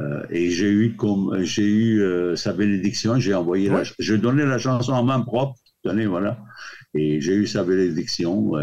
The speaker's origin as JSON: {"language": "French", "town": "Latakia", "region": "Latakia Governorate", "country": "Syria", "tie": "born or raised there", "also_born_or_lived": "Lebanon / France", "lives_now": "Quebec, Canada", "said": "je suis né dans un petit village en Syrie. J'ai vécu en ville, ça s'appelle Latakié, et je suis parti au Liban. Je suis parti de Liban en France. J'ai fait mes études en France."}